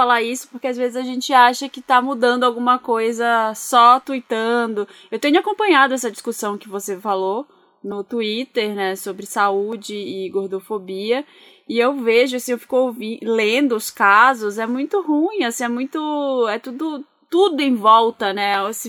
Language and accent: Portuguese; Belém, Pará, Brazil; Eu sou de Belém, do Pará.